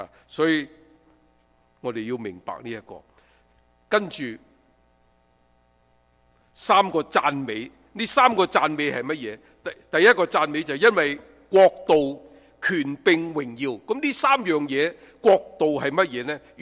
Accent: China; 我们中国人 最高级的是去到光宗耀祖

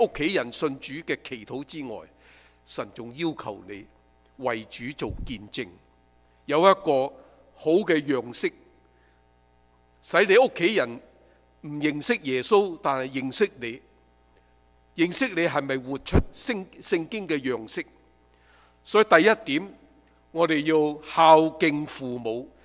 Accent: China; 第二个就是我们中国人，中国人我们是一个礼仪之邦

